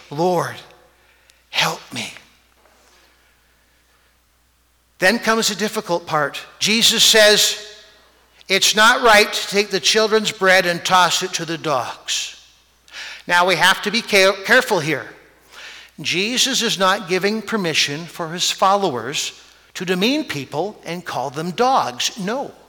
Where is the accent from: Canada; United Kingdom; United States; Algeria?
Canada; I know we're Canadian.